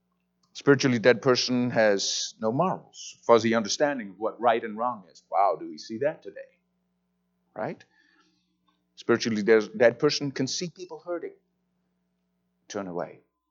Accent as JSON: {"language": "English", "region": "England", "country": "United Kingdom", "said": "Because I came from England, that's how they say it there, right?"}